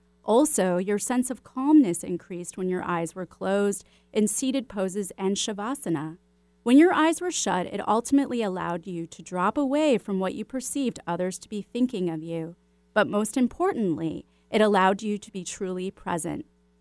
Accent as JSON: {"language": "English", "town": "Chicago", "region": "Illinois", "country": "United States", "said": "because you're a fellow Chicagoan."}